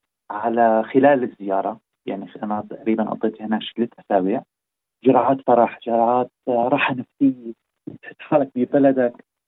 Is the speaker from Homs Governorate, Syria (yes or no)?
yes; Al-Qusayr, Homs Governorate, Syria; born there; لما رحت على مدينتي. أنا ولدان بالقصير، اللي هي تقريبا مدينة تقريبا 30 كيلومتر بعيدة عن حمص